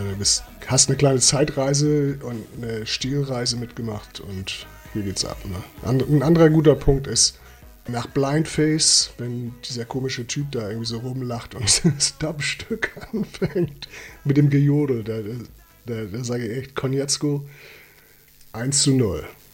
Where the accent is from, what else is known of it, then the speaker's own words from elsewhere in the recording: Hamburg, Germany; dann hier in Hamburg, meine Heimatstadt, vor irgendwie 80 Leuten